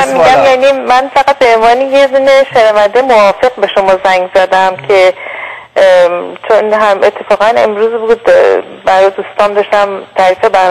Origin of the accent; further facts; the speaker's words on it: Iran; ما ایرانی.